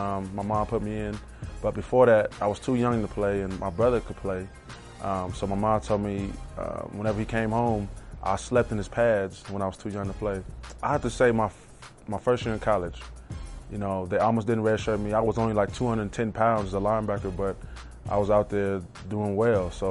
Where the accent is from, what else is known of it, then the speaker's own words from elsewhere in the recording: Las Vegas, Nevada, United States; I'm a linebacker. I'm from Las Vegas, Nevada, and I went to the University of Nevada.